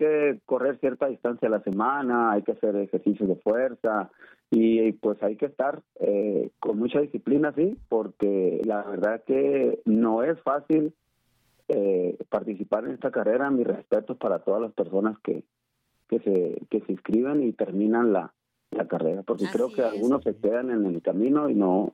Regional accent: Todos Santos, Baja California Sur, Mexico; no conocía la sierra y soy de aquí, de Todos Santos.

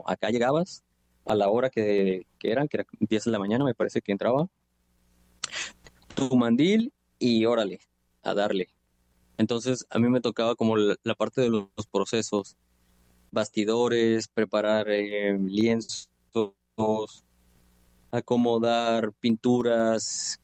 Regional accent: Guadalajara, Jalisco, Mexico; Yo soy de Guadalajara y el contexto de las artes, del arte para mí era como un poquito alejado.

